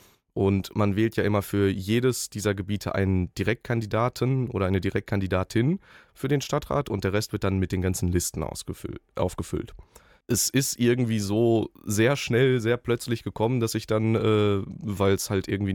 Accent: Unna, North Rhine-Westphalia, Germany; born there; Ich persönlich zum Beispiel komme aus der Nordstadt, beziehungsweise gebürtig bin ich aus Unna. Ich wohne jetzt in der Nordstadt

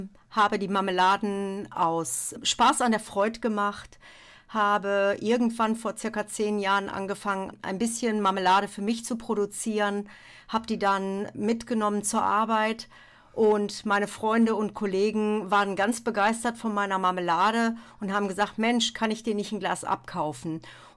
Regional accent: Kamp-Lintfort, North Rhine-Westphalia, Germany; Ich komme aus Kamp-Lintfort.

